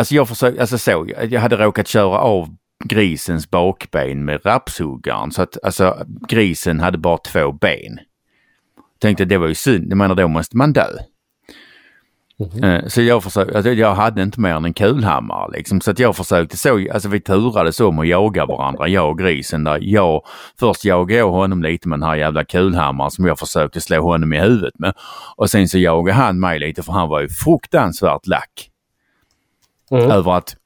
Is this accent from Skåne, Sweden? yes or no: yes; Skåne, Sweden; Eftersom jag är skåning så är det ny för